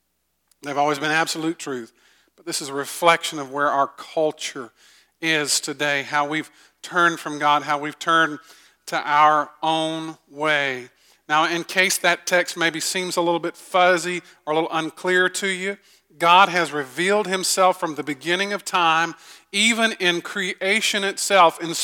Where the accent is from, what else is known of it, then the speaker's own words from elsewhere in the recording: Bible Belt, United States; for those of us who grew up in the Bible Belt, you know, we had an advantage.